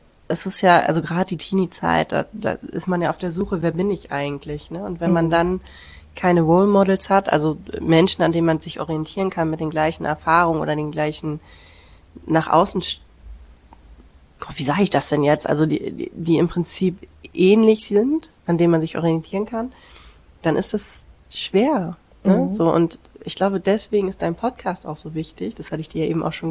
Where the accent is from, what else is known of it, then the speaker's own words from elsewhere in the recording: Germany; Wenn ich jetzt als Deutsche dahin fahre, also ich bin Backpackerin, ich habe dann immer meinen großen Rucksack